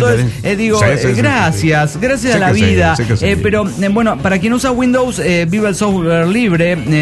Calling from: Costa Rica; de Costa Rica

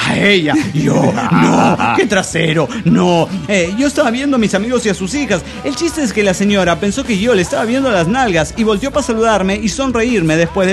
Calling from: Avellaneda, Santa Fe, Argentina; Yo vine acá reportándome desde Avellaneda, Santa Fe, Argentina.

